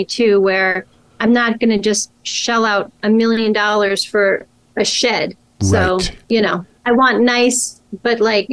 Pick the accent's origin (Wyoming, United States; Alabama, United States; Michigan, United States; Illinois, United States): Illinois, United States; Chicago; I grew up in Chicago, the best city in the world.